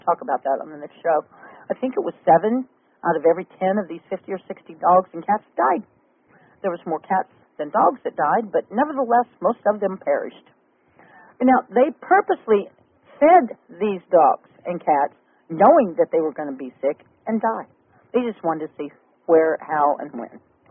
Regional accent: Kansas, United States; because remember, I'm from Kansas, and my mother brought it to my attention in a little local newspaper there in Kansas

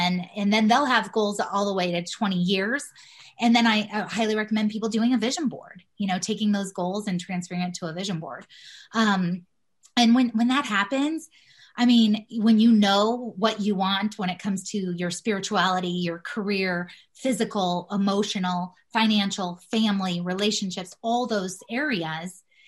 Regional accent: Denver, Colorado, United States; I grew up in Southwest Denver, totally in the hood.

